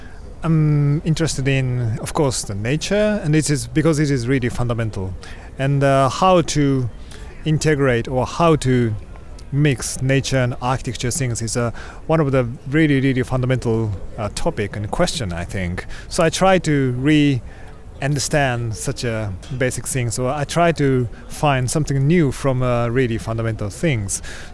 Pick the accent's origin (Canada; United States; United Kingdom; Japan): Japan; Tokyo; from Tokyo.